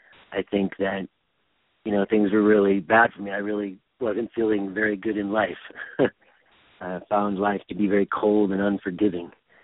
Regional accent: Los Angeles, California, United States; I grew up in Los Angeles, and my mother

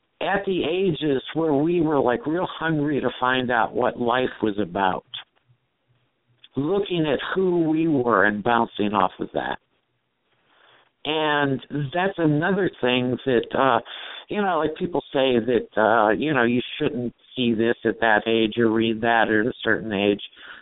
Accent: San Francisco, California, United States; I grew up in San Francisco, and I had parents, I had a mother, and grandparents and uncles

